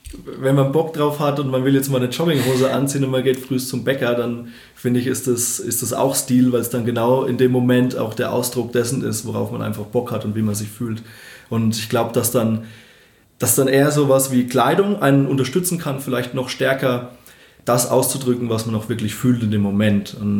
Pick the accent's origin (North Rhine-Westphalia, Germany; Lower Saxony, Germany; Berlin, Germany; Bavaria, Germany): Bavaria, Germany; Obereschenbach; Also ich komme aus Obereschenbach, das ist bei Hammelburg. Hammelburg ist die älteste Weinstadt Frankens. Und mein Elternhaus ist auch direkt unterhalb vom Weinberg. Ja, wir sind keine Winzerfamilie